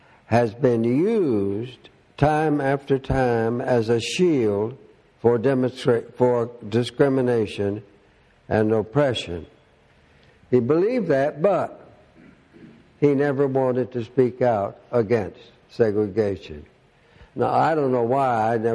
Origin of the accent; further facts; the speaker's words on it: Alabama, United States; whereas in the Deep South, my home state of Alabama, your home state of Alabama, or Mississippi